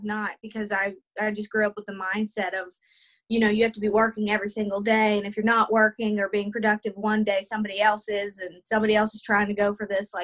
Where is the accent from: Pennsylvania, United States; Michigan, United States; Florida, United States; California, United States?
Pennsylvania, United States; Pittsburgh; I mean, just growing up in Pittsburgh in general